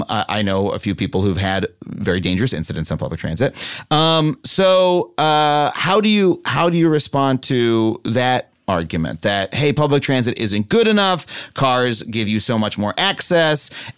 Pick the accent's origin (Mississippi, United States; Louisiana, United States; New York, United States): New York, United States; I'm a New Yorker. I only learned to drive recently.